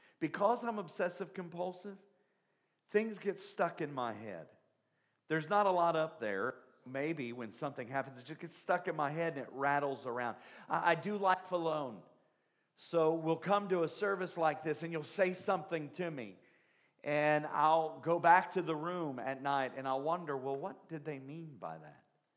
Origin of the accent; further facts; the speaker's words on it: Kentucky, United States; Y'all know what double cousins are? I told you I'm from Southeast Kentucky.